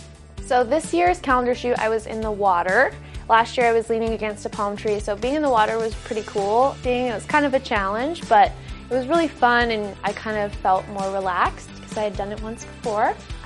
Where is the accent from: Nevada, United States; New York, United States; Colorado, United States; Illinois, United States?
Colorado, United States; Littleton; I am from Littleton, Colorado, so I am a Colorado native